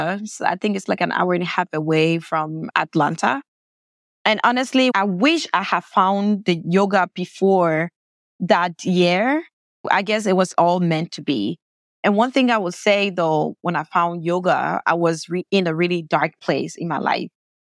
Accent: Liberia; moved away as an adult; now in United States; So I was born and raised in Liberia. And in 2010, I got a scholarship opportunity to continue my undergraduate study in the U.S.

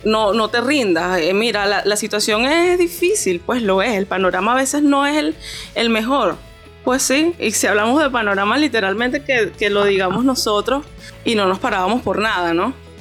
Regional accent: Venezuela; Entonces ya no somos ciudadanos solamente de Venezuela, somos ciudadanos del mundo a los que son venezolanos.

